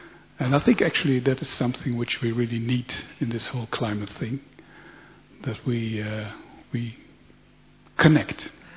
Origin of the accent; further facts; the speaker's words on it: Netherlands; I'm from the Netherlands.